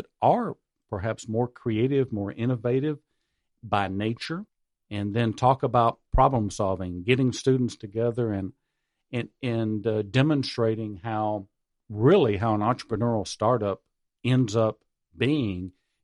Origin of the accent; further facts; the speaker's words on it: Atlanta, Georgia, United States; I came from Atlanta, and I am thrilled to be here.